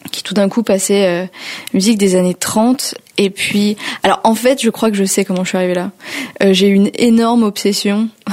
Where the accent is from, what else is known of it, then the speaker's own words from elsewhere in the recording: Paris, Île-de-France, France; J'ai grandi à Paris. J'ai grandi à Paris d'un père français, puis ma mère est espagnole.